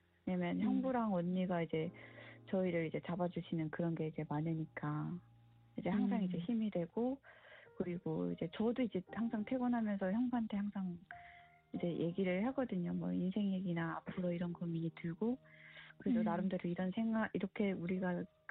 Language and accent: Korean; South Korea; 필리핀에서는 그런 한국인에 대한 그런 게 되게 좋아요, 이미지가. 그래서 한국에서 왔다라고 하면 그런 부분이 되게 큰데 미국에서는 똑같은